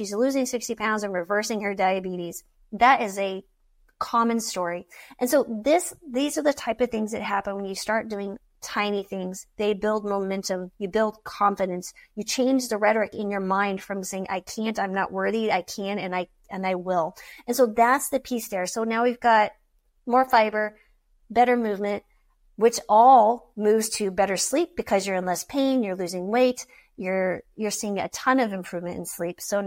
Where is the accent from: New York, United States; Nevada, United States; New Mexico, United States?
New Mexico, United States; So I grew up in Eastern New Mexico.